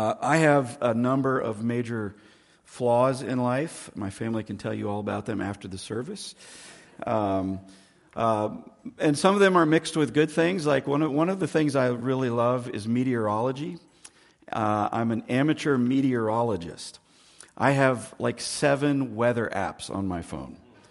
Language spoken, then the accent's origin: English; Florida, United States; I grew up in Florida, and in Florida, we have lots of crazy weather.